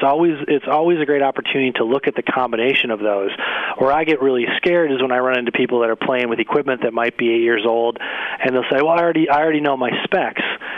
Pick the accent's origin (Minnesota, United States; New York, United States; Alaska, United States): Minnesota, United States; I grew up in Minnesota